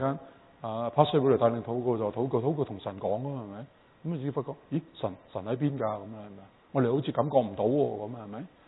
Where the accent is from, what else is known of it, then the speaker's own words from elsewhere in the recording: China; 但系譬如我哋中国人嗰个嘅文化背景咧